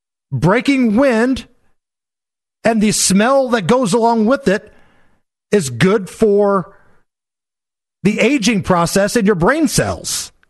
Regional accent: Indiana, United States; But I grew up in Indiana

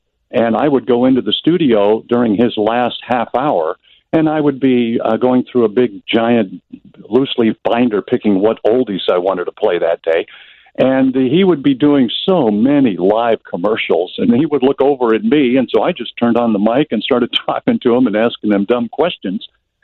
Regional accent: Topeka, Kansas, United States; when I was growing up in Topeka, Kansas, and trying to get on the radio

